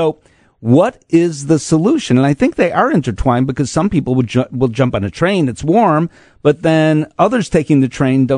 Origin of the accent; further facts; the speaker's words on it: Chicago, Illinois, United States; I'm from Chicago, so I've lived through all the mayors, you know, that we've had in recent memory.